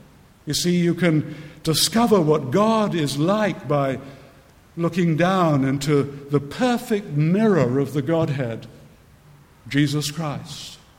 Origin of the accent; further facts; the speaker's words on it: Scotland, United Kingdom; I'm a Scot, and we had a marvelous poet preacher in Scotland